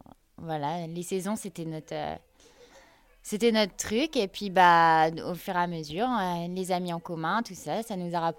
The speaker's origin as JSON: {"language": "French", "town": "Quimper", "region": "Brittany", "country": "France", "said": "Moi, je suis bretonne. Donc voilà, je suis née à Quimper, dans le Finistère. Ça n'a pas été facile de quitter la Bretagne"}